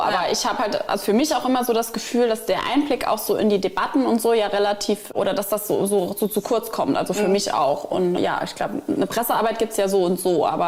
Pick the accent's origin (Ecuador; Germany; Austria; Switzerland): Germany; Wolfersheim, Saarland; Also für mich persönlich ist es am schönsten in meinem Heimatort Wolfersheim.